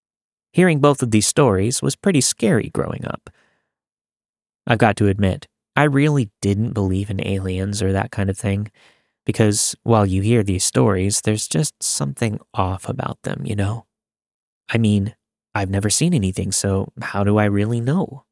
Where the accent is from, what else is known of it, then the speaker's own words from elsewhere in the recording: Scotland, United Kingdom; I grew up in the Highlands of Scotland.